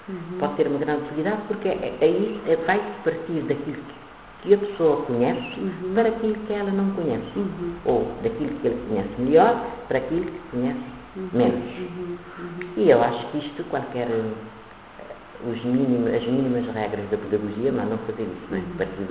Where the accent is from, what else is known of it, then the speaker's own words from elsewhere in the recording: Cape Verde; e nós não somos daquelas terras, então nós somos cabo-verdianos